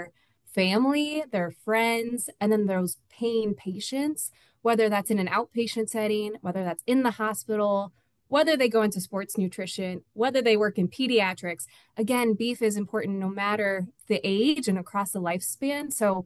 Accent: Iowa, United States; I will say, so as a registered dietitian, and I grew up in Iowa, I did my undergrad at Iowa State University, very heavy or like well-known ag school.

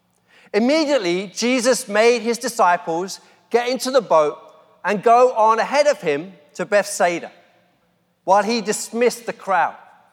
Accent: London, United Kingdom; And I'm a Londoner. I've lived in London all my life. I love London.

